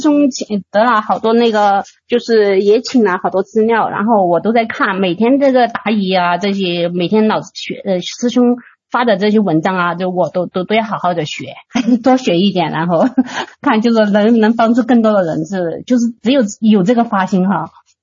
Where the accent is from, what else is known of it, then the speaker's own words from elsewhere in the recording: Guiyang, Guizhou, China; 也是在我们贵阳这边